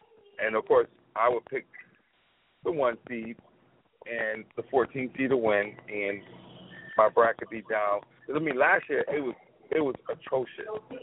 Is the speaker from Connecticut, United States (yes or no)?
yes; Connecticut, United States; From Connecticut, went to school in Boston. I'm going to root for them first. I'm from New England.